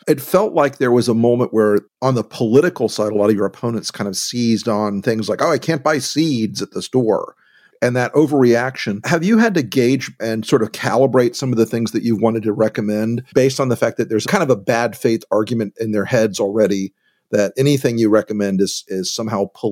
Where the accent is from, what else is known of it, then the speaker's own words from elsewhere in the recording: Deep South, United States; You know, Governor, I'm from the Deep South, and we don't see many Confederate flags anymore.